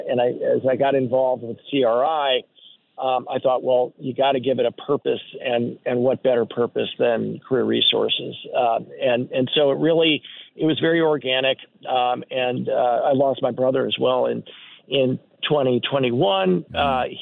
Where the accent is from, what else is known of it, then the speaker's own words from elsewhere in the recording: New Jersey, United States; also born or lived in Minnesota; I grew up in New Jersey after leaving Minnesota.